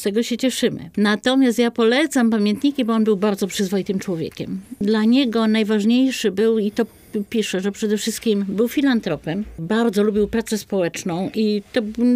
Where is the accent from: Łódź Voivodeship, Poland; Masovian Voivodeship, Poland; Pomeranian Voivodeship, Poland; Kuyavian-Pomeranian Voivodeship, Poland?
Łódź Voivodeship, Poland; Piotrków Trybunalski; I to jest moje rodzinne miasto. W Piotrkowie